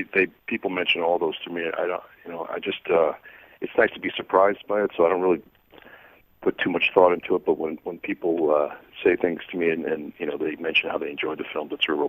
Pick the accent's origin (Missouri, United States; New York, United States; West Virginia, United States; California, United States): New York, United States; also born or lived in Boston; I grew up in New York, but I was born in Boston